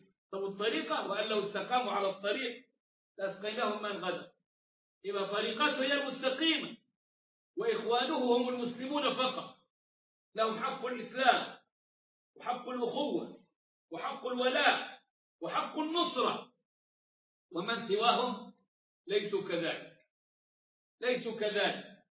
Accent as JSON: {"language": "Arabic", "country": "Egypt", "said": "موجودة في بلاد المسلمين عندنا في مصر"}